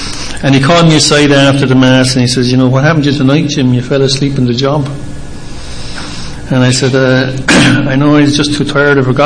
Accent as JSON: {"language": "English", "town": "Cork", "region": "Munster", "country": "Ireland", "tie": "born there", "said": "Essentially, I was born in Cork in Southern Ireland. Now, I had a large family. I have 9 brothers. I have 3 sisters."}